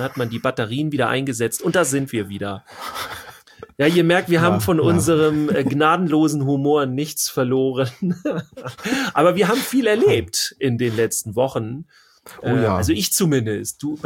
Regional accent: Schleswig-Holstein, Germany; Ja, wir kommen ja aus Schleswig-Holstein.

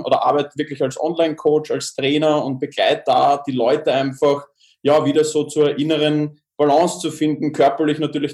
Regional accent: Baden, Lower Austria, Austria; ich komme aus dem schönen Baden in der Nähe von Wien

